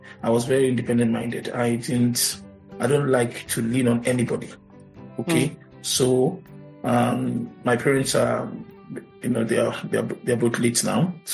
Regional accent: Lagos, Nigeria; also born or lived in Enugu; I grew up in Enugu. Okay. So then from 11 years all till my adulthood. Grew up in Lagos.

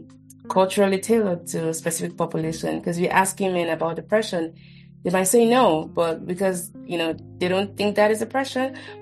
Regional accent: Nigeria; some coming from countries where, like, I'm from Nigeria, and depression isn't something we, openly acknowledge

